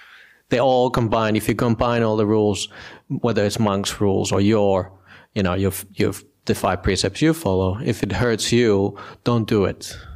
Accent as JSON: {"language": "English", "region": "northern Finland", "country": "Finland", "second_language": "English", "said": "I come from Northern Finland. There's no Buddhism there."}